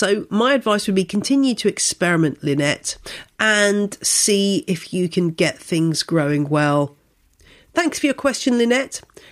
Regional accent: United Kingdom; I mean, I find as a British plant person that it's kind of interesting being part of this global community

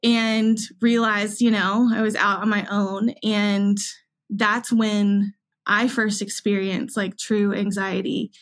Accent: Augusta, Georgia, United States; now in Nashville, United States; So I grew up in Augusta, Georgia, born and raised, and I'm a Georgia Bulldogs fan because of that. And my parents are still there.

